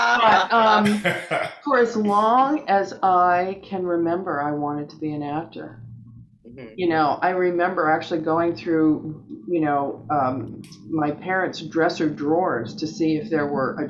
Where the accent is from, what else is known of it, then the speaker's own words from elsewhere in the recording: Pennsylvania, United States; Northwestern Pennsylvania, a very small town, very small town girl, let me just tell you.